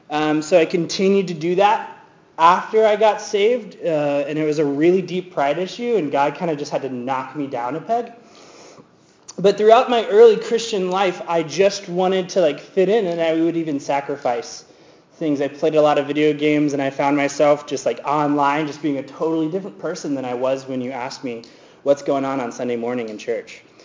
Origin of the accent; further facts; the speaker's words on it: Tallahassee, Florida, United States; But I grew up in Tallahassee, Florida. I grew up kind of in the outskirts. I was homeschooled, and so like church was my community.